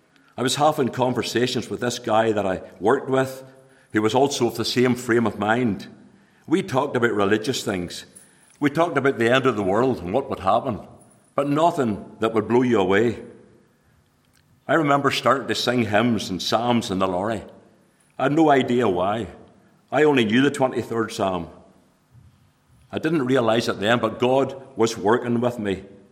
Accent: Northern Ireland, United Kingdom; Now, I was born here in the Moyle Hospital in 1955. I was reared up the road about 9 miles or so, and we were sent to Second Ballyeaston Presbyterian Church and Sunday School.

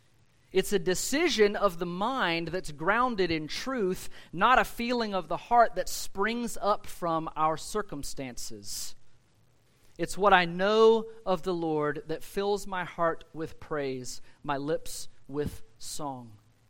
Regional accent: Scotland, United Kingdom; accent: southern Scottish; I'm going to settle for my southern Scottish accent.

